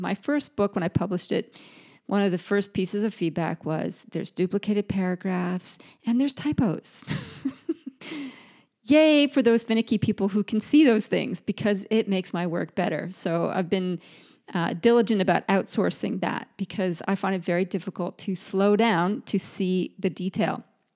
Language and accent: English; Canada; also born or lived in United Kingdom; now in Australia; I am British-born, Canadian-raised, and Aussie-naturalized, so my expressions and my accent can sometimes be a little funky, and I'm forever learning new expressions in this country. I live in Australia now.